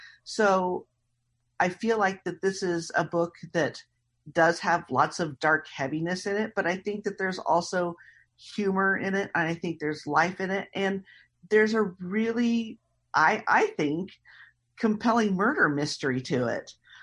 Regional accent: Indiana, United States; because I grew up in Indiana before the internet.

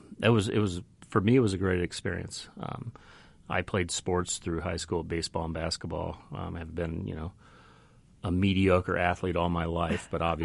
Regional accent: Terre Haute, Indiana, United States; born there; I was born in Terre Haute, and so every Thanksgiving, every Christmas was, you know, the exact same meal, but they were good.

